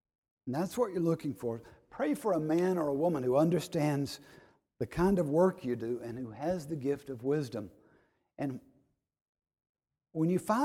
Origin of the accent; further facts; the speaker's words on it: North Carolina, United States; I grew up in North Carolina surrounded by a good, large family.